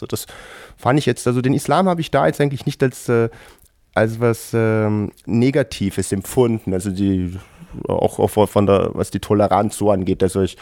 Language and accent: German; Austria; als ich ihm sagte, ich komme aus Österreich, aus einem Bergdorf